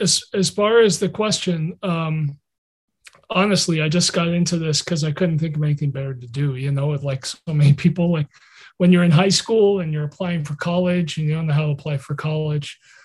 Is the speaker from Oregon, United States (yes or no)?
yes; Portland, Oregon, United States; also born or lived in Montreal, Canada; I was born in Montreal. My parents immigrated from Europe. They met in Montreal. I was born in Montreal. When I was six, we moved to Portland, Oregon.